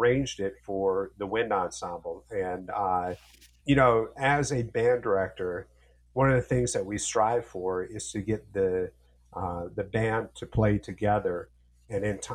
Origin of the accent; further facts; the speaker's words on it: United States; because I'm an American and you know, I'm influenced not necessarily by the Spanish culture, but by the Mexican culture.